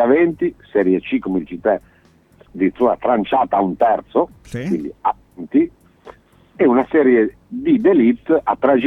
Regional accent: Liguria, Italy; also born or lived in Piedmont; Tu sai bene, sono ligure, anche se sono d'origine del Basso Piemonte, un po' ligure d'azione, ritrasferito qua.

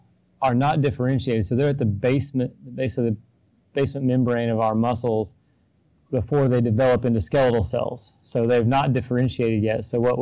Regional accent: Tennessee, United States; also born or lived in Nashville; Correct. I was born in Nashville, but grew up in the mountains in East Tennessee.

